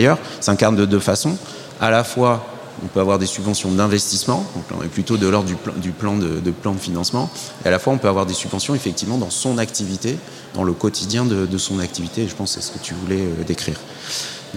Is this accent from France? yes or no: yes; Hauts-de-France, France; moi, je viens du Nord, près de Valenciennes